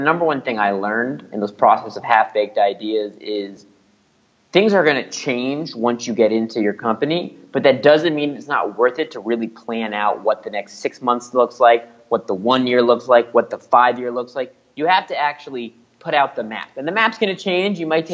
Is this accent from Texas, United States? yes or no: no; Los Angeles, California, United States; And growing up in Los Angeles, I have known that scary has been a part of Hollywood culture forever.